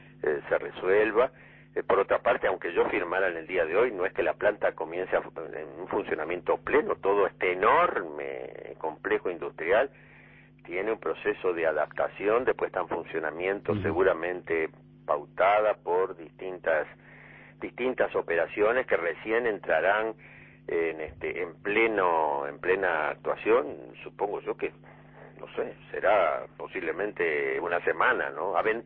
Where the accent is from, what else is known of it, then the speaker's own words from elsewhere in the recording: Uruguay; En lo personal, y como ciudadano uruguayo, le digo la verdad, yo también